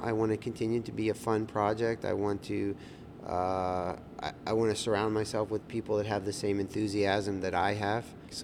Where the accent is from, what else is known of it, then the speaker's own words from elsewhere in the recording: Indiana, Pennsylvania, United States; I grew up in Indiana, Pennsylvania, about 100 miles west of here. I came to Penn State in 83 to start a degree in molecular and cell biology, and I never left the region.